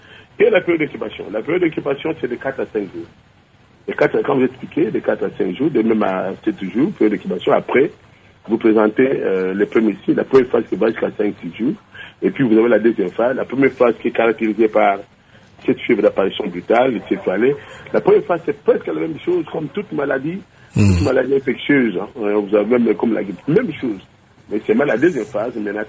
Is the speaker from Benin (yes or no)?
no; Matadi, Kongo Central, DR Congo; je viens de Matadi, c'est plein d'Aedes